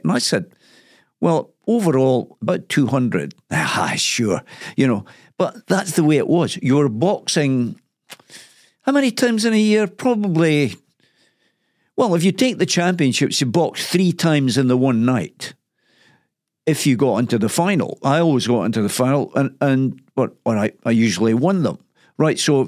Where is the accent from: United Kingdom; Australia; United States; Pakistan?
United Kingdom; Dundee, Scotland; Well, I grew up in the Lochy area of Dundee.